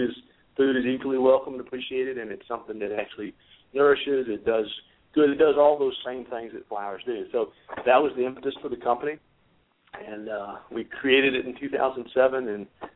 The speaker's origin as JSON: {"language": "English", "town": "Bowling Green", "region": "Virginia", "country": "United States", "said": "But I'm from Bowling Green, Virginia. In fact, I'm an 11th generation Virginian."}